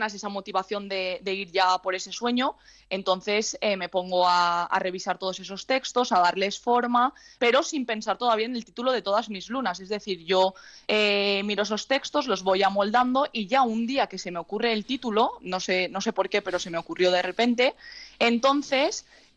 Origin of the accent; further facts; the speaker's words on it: Valencia, Valencian Community, Spain; now in Castellón, Spain; estoy trabajando en el instituto, pero soy de Valencia, yo soy de Valencia, lo que pasa que estoy trabajando ahora aquí en Castellón